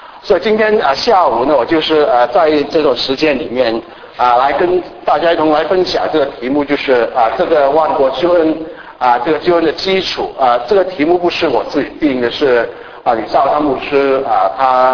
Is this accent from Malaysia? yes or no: yes; Malaysia; 就是我小的时候我是从马来西亚来的